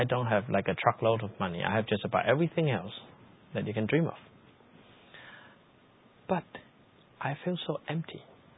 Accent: China; English is a second language; I labeled myself a diehard atheist because I grew up in China. I grew up with atheist education.

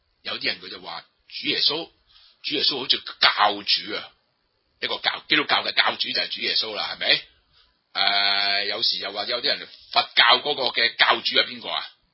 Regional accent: China; 譬如我哋係中國人啦，我哋中國人咧就好多有嗰個咩神都有神嘅觀念嘅

